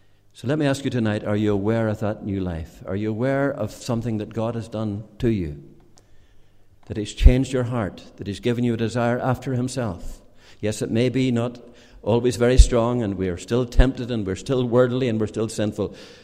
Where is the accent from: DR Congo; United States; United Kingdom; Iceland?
United Kingdom; Northern Ireland; I come from County Antrim, and near to where I live, there's a lot of hill sheep farming.